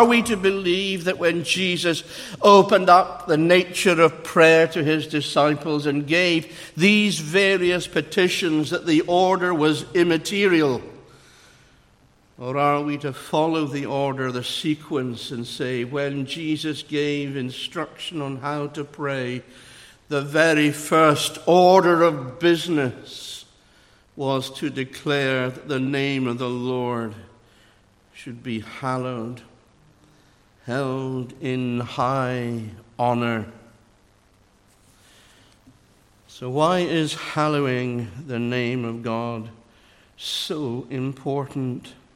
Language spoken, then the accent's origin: English; Edinburgh, Scotland, United Kingdom; I come from Edinburgh. Don't hold that against me.